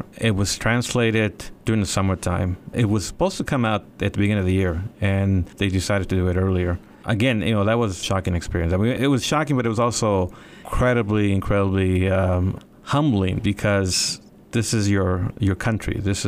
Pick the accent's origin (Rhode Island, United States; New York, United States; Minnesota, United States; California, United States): California, United States; I mean, as you said earlier, I grew up in California